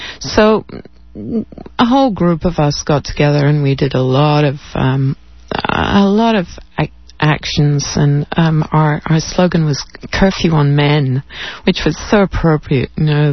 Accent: Scotland, United Kingdom; I grew up in Scotland. Actually, my parents were sort of a declining upper-class family. And that was in the 50s

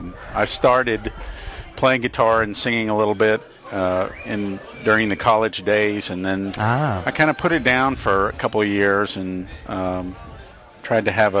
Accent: Houston, Texas, United States; also born or lived in Denton; No, I moved here from North Texas. I went to school in Denton and kind of hung around Dallas-Fort Worth area for the following years and made my way back to Houston. I actually grew up here.

